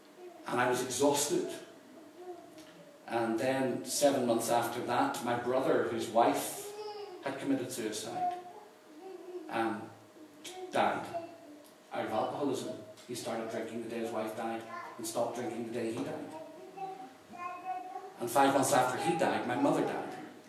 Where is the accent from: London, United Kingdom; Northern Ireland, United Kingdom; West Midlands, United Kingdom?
Northern Ireland, United Kingdom; And I come from Northern Ireland.